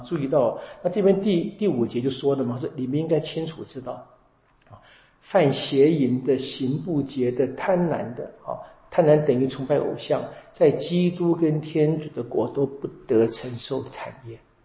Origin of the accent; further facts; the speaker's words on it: China; 我们中国人不说这个夫妻吵架嘛